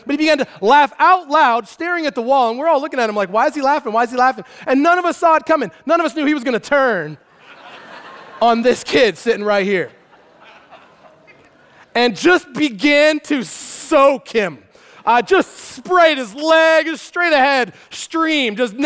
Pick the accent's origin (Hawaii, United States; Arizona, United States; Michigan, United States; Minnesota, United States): Arizona, United States; Show Low; I grew up in Sholo, Arizona, and one day after recess, we came inside.